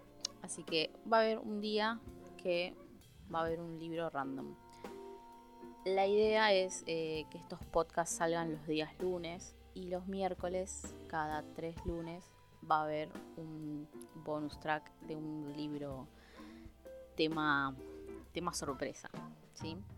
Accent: Buenos Aires Province, Argentina; Y aclaro que no soy porteña, soy de provincia, pero el acento o esta manera de hablar tan se ha extendido por toda la provincia, creo.

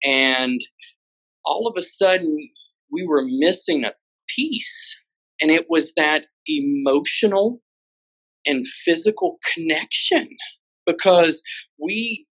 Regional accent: Pensacola, Florida, United States; also born or lived in Iberia, Louisiana / Texas; now in New Orleans, United States; I was born in Yiberia, Louisiana, and basically grew up in Pensacola, Florida, and basically kind of found myself up through Texas

